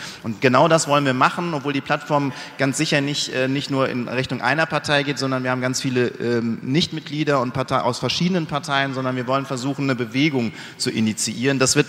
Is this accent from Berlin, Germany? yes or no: no; Dortmund, North Rhine-Westphalia, Germany; Ich komme aus Dortmund